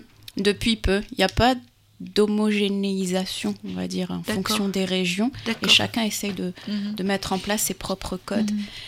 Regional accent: Algeria; born there; j'ai vécu... je suis née en Algérie.

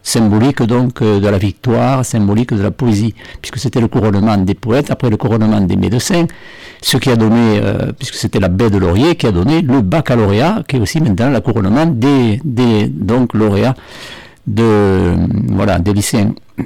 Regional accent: Goutz, Occitanie, France; moi je suis originaire du Gers, dans le milieu de la Gascogne, petit village de Goutz, un village visigothique

